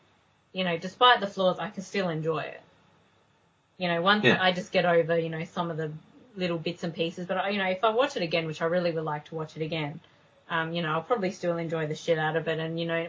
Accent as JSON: {"language": "English", "country": "Australia", "said": "I think that because we're Australian, we would notice it more than someone who wasn't."}